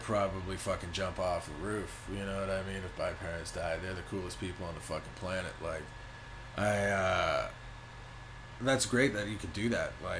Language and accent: English; Mississauga, Ontario, Canada; now in Montreal, Canada; I grew up in Mississauga to British folk, and it was great, man. I moved to Montreal in 2008, and I love it here. This is my new hometown.